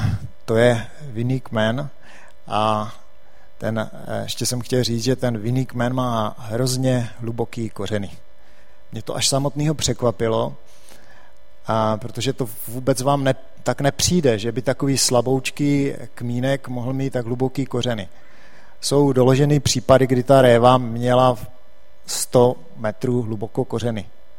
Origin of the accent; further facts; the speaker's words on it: South Moravian Region, Czechia; Většinou asi víte, že jsem z Jižní Moravy původem. Mezi vinicema jsem vyrůstal celý život až do svých asi 25 let.